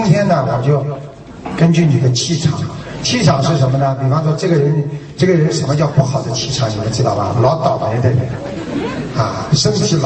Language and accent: Chinese; China; 我们中国人有36计